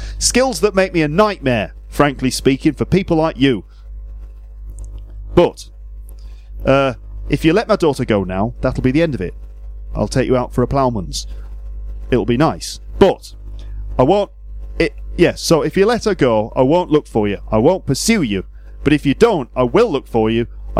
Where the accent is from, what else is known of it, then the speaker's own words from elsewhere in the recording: Birmingham, West Midlands, United Kingdom; because I'm from Birmingham.